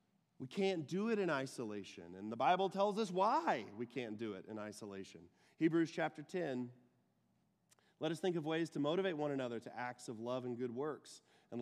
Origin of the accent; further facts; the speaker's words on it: Texas, United States; accent: twang; I'm from Texas originally. I don't know if you can tell by the twang, but I'm from Texas originally.